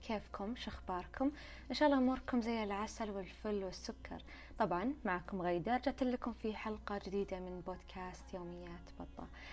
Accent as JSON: {"language": "Arabic", "town": "Riyadh", "region": "Riyadh Province", "country": "Saudi Arabia", "said": "كان الاجواء عندنا في الرياض مرة بطر والزحمة،"}